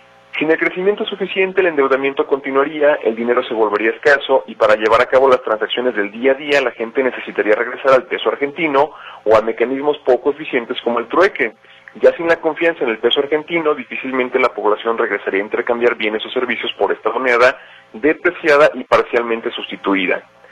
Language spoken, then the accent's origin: Spanish; Mexico; no es un tema que va a repercutir inmediatamente en nuestro bolsillo como mexicanos